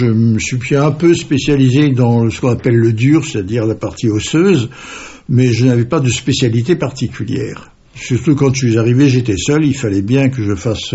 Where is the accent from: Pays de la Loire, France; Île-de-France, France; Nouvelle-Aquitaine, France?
Île-de-France, France; Paris; also born or lived in Normandy; je me considère maintenant bien imprégné et parfaitement Bourguignon. Mais en fait, j'ai passé toute mon enfance en Normandie et surtout en région parisienne, à Paris même d'ailleurs.